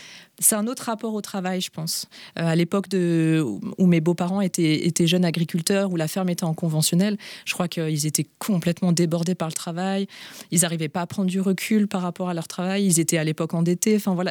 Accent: Paris, Île-de-France, France; En fait, moi, j'ai grandi à Paris.

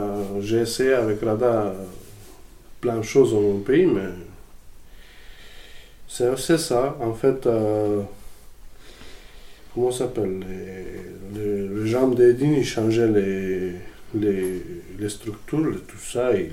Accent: North Macedonia; French is a second language; je viens de Macédoine.

